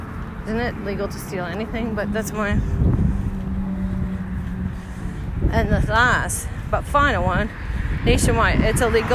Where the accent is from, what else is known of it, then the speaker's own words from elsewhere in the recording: Canada; So I'm from Canada, so let's see what I am breaking.